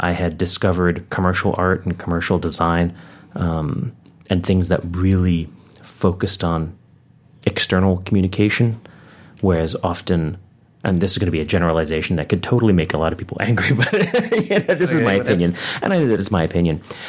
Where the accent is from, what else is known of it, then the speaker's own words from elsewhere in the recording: Maryland, United States; I grew up in PG County, so not too far away from here.